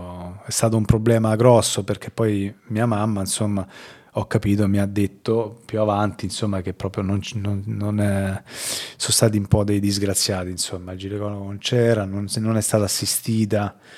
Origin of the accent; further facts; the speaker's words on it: Montegranaro, Marche, Italy; io sono marchigiano, vengo dalle Marche, da un paesino delle Marche, un paesino neanche troppo piccolo, Montegranaro, e da una famiglia molto semplice, mio papà lavoratore, mia mamma casalinga, due sorelle